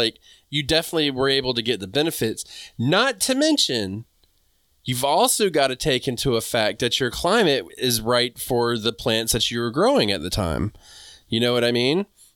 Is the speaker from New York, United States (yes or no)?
no; North Carolina, United States; I'm from North Carolina.